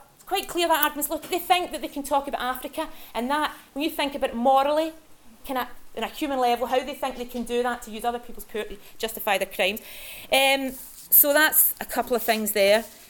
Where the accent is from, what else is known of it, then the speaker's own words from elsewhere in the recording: Scotland, United Kingdom; So like saying, I am from Scotland, everybody's to come